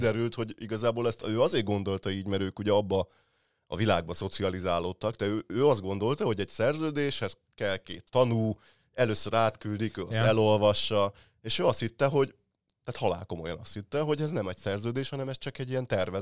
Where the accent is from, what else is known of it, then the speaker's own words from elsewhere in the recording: Budapest, Hungary; hogy ez egy kőbányai sorház, egy viszonylag nagy alapterületű ingatlanról van, szóval mi ott nőttünk föl.